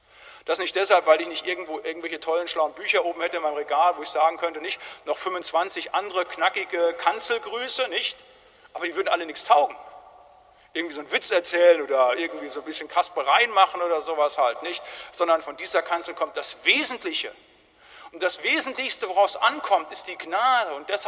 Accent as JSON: {"language": "German", "region": "North Rhine-Westphalia", "country": "Germany", "said": "da wo ich herkomme, in den Gemeinschaftskreisen des Siegerlandes, da ist es grundsätzlich so gewesen"}